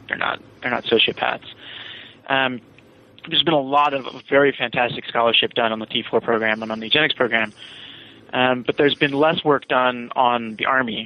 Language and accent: English; Virginia, United States; Sure. I'm from Virginia.